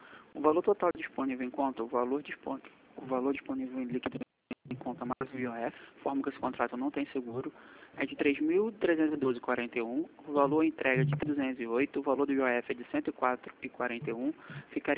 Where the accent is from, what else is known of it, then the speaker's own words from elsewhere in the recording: Nova Iguaçu, Rio de Janeiro, Brazil; aqui de Nova Iguaçu